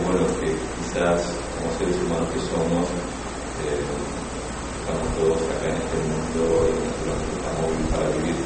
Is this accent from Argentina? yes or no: yes; Buenos Aires, Argentina; now in California, United States; hace 10 años prácticamente vivo en Estados Unidos. Soy argentino, me crié en Buenos Aires y conocí todo esto desde muy chico.